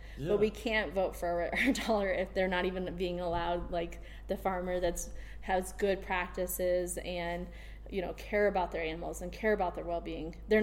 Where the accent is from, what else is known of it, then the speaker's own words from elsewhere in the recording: Midwest, United States; I grew up in the Midwest on a farm, and there was factory farms all over.